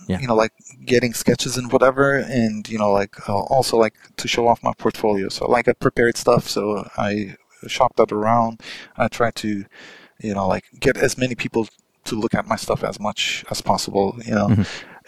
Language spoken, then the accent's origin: English; Turkey; English is a second language; I came from Turkey, you know, like all the way from here